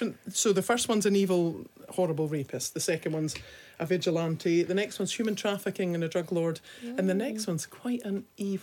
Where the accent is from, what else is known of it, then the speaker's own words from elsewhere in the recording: Scotland, United Kingdom; Cheapskates, yeah, we're from Scotland.